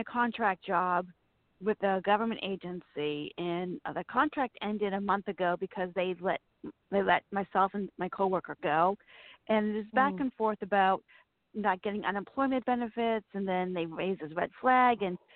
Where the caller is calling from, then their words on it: Virginia, United States; Virginia.